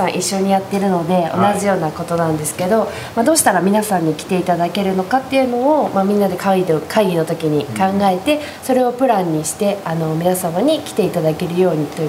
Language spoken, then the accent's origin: Japanese; Tsuru, Yamanashi, Japan; 私は鶴市が地元になります。